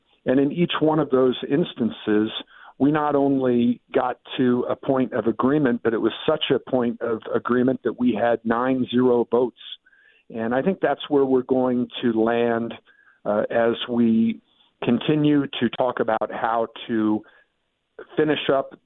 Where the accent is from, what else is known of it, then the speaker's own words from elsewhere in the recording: Ohio, United States; any time we had visited my home state of Ohio, it had always been in either the winter or the summer.